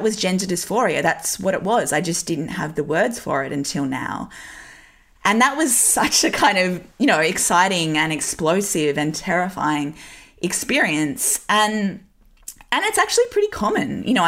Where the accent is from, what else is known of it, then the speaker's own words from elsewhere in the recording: Newcastle, North East England, United Kingdom; I grew up in Newcastle in the 90s and early 2000s. Like, it was a pretty socially conservative place.